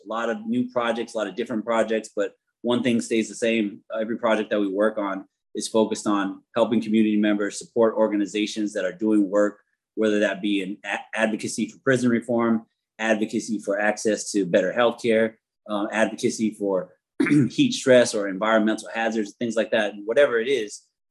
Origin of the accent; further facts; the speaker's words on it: Los Angeles, California, United States; I'm from Los Angeles, from L.A.California.